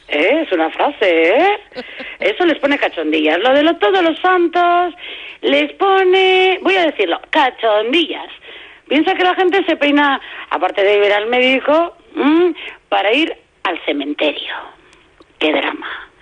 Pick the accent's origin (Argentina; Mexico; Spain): Spain; Bilbao, Basque Country; tengo dinero, pero me lo gasto en mi pueblo, que es Bilbao